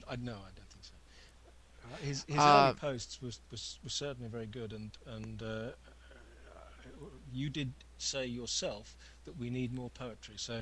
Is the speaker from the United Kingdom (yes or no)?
yes; England, United Kingdom; But there again, I'm English.